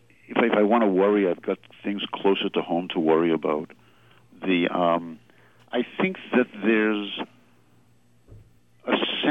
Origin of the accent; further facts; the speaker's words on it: Boston, Massachusetts, United States; When I grew up in Boston, the most influential writer that I knew was Saroyan.